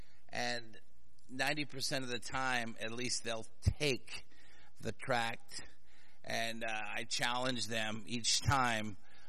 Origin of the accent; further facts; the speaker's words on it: Los Angeles, California, United States; Ann and I both came from hard backgrounds. And the Lord, she's from born and raised in Jersey, and me in L.A. area.